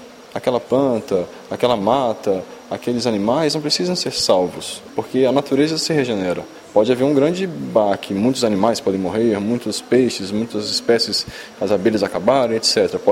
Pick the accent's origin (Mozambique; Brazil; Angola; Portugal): Brazil; Brasília, Federal District; eu sou fotógrafo de meio ambiente e sou permacultor há mais de 10 anos e eu sou de Brasília.